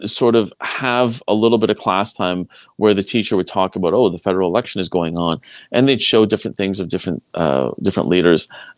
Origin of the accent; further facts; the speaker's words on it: Quebec, Canada; I came from Quebec.